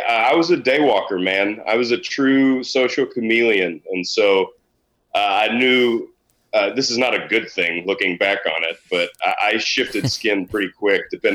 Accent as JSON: {"language": "English", "town": "North Richland Hills", "region": "Texas", "country": "United States", "tie": "born or raised there", "said": "I grew up not far away from Kyle. We both grew up in the Metroplex, so he's Dallas and I was Fort Worth."}